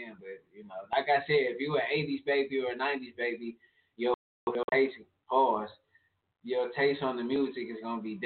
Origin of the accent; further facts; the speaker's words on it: Cleveland, Ohio, United States; we're from Cleveland.